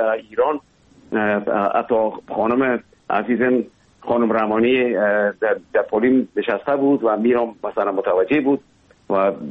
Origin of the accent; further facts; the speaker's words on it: Kabul, Afghanistan; born there; اصلا زادگاه من کابل است، ولی همونطور که گفتم زیاد ما در دیگه ولایت هم بودیم